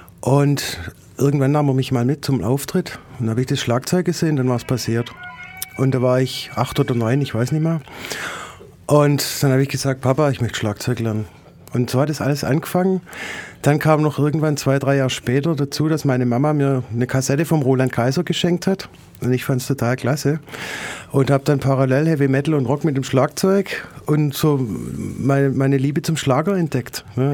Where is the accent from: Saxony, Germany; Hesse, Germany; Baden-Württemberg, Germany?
Baden-Württemberg, Germany; Beilstein; also born or lived in Marbach; now in Crailsheim, Germany; Groß geworden, mhm, aufgewachsen in Beilstein.